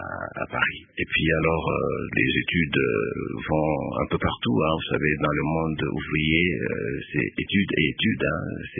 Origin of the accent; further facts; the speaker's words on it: Équateur, DR Congo; chez nous à l'Équateur, parce que je suis Mongo